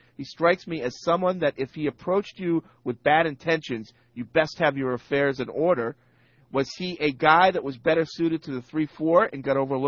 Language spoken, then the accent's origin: English; Muncie, Indiana, United States; I'm from Muncie, Indiana, and I have been a Pats fan for 15 years